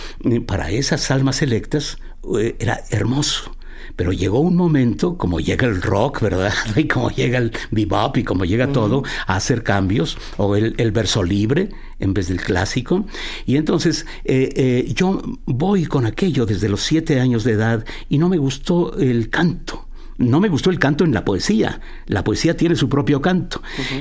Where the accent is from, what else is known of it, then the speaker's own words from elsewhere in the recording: Mexico City, Mexico; born there; Yo vengo de la Radio de Puebla, aunque nací en el Distrito Federal, ¿no?